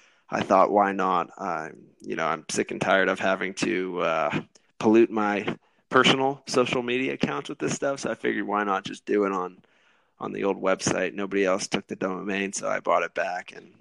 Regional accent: Mahoning Valley, Ohio, United States; So a little bit about myself. I'm born and raised in the Mahoning Valley, happily married, and have two young sons

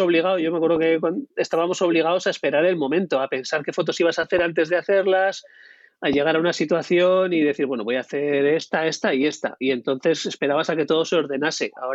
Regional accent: Aragon, Spain; now in Bilbao, Spain; yo soy imaño, pero vivo en Bilbao desde hace muchos años.

